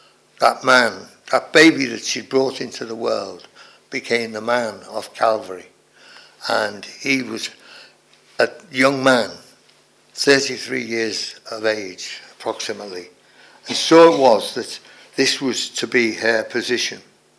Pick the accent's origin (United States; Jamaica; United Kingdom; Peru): United Kingdom; Liverpool, North West England; I was brought up in Liverpool, and there's a big division between the Roman Catholics and the Protestants, the orange people, you know, the orange men.